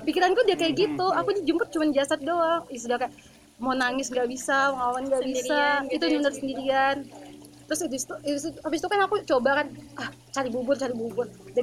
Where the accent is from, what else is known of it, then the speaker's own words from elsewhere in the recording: Samarinda, East Kalimantan, Indonesia; khususnya kalau di daerah kayak kita Samarinda ini